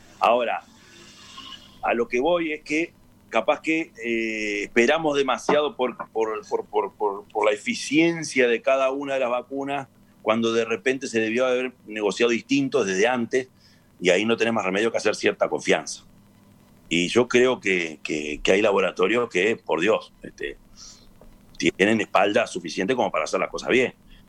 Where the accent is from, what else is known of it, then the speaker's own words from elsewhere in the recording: Uruguay; como uruguayo, y ahí me pongo yo en primer lugar